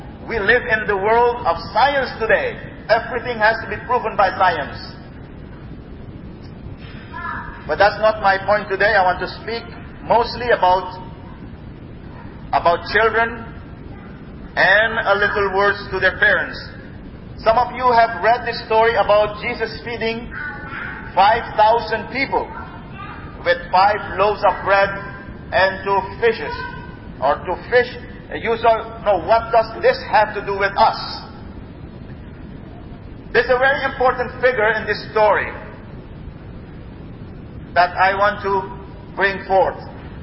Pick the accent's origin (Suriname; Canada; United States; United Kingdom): Suriname; moved away; I come from South America, Suriname. I came to this country 5 years ago.